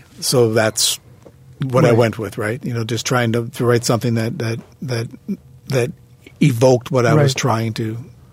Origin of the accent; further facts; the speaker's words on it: Windsor, Ontario, Canada; I'm going to try to schedule one in Windsor for the next day, Windsor being my hometown.